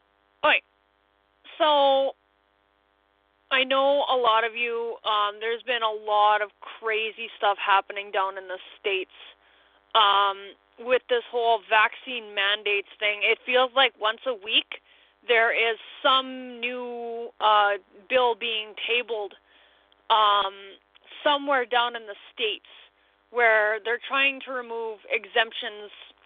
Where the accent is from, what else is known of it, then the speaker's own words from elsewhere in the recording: Canada; I'm going to apologize that I'm from Canada